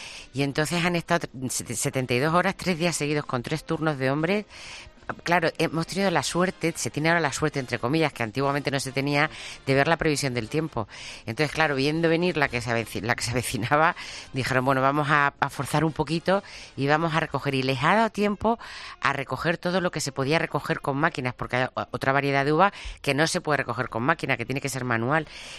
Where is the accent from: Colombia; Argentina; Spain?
Spain; Yecla, Region of Murcia; yo soy de Yecla, como bien muchos de vosotros sabéis